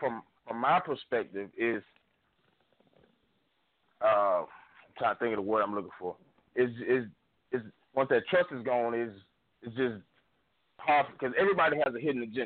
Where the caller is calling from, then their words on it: South Carolina, United States; I'm calling from South Carolina.